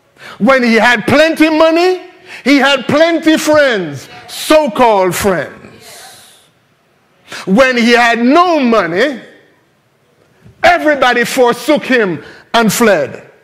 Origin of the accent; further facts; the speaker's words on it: Jamaica; I grew up in Jamaica, and in America, you don't clean shoes. You just throw them out and get a new pair. But in Jamaica, you had to clean shoes.